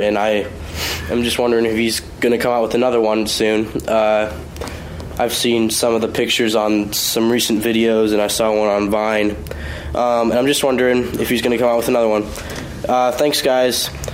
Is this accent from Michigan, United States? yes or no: yes; Ann Arbor, Michigan, United States; I'm from Ann Arbor, Michigan.